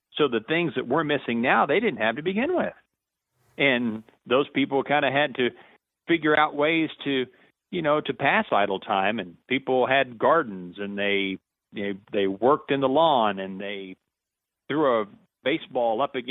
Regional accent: Cahokia, Missouri, United States; the simplification of life reminds me of growing up in Cahokia, Missouri, in the northeast corner.

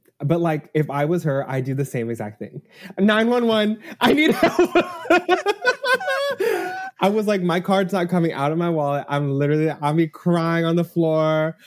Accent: Texas, United States; I grew up in Texas with Whataburger. And then In-N-Out was in Texas.

